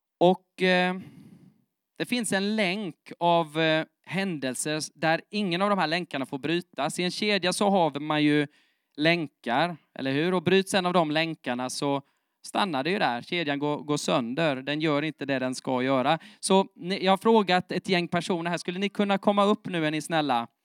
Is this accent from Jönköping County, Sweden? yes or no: yes; Nässjö, Jönköping County, Sweden; Och alltså jag är från Nässjö